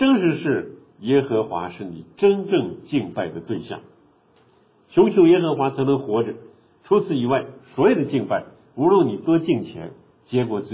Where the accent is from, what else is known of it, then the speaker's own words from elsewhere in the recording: China; 我们中国人因为在传统历史当中受佛教思想受道教思想比较多